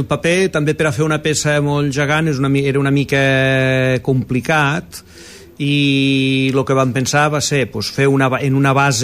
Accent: El Pinell de Brai, Catalonia, Spain; now in Móra d'Ebre, Spain; jo sóc fill del Pinell, però

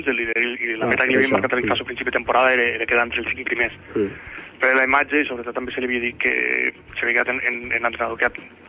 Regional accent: Flix, Catalonia, Spain; nosaltres som de Flix, coneixem la gent de Flix.

